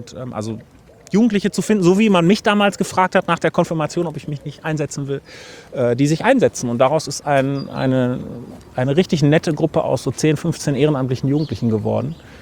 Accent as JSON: {"language": "German", "region": "North Rhine-Westphalia", "country": "Germany", "said": "die Tradition, einen Pfarrer zur Aussegnung zu rufen, ist hier im Ruhrgebiet auch nicht so sehr verbreitet, wie das vielleicht bei uns in Ostwestfalen-Lipp ist."}